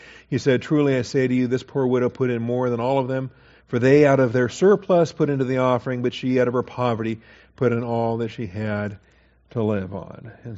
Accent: Washington, United States; I grew up in Washington State.

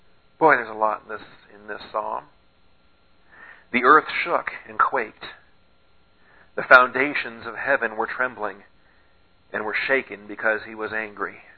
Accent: West Coast, United States; now in Texas, United States; I grew up on the West Coast, and you know, earthquakes is something you grow up

